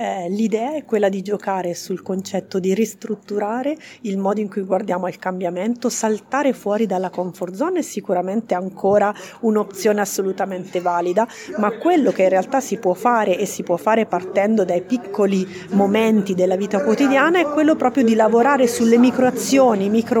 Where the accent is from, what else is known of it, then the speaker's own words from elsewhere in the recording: Marche, Italy; also born or lived in Milan; now in New York, United States; Mi sono trasferita dalle Marche a Milano e poi da Milano a New York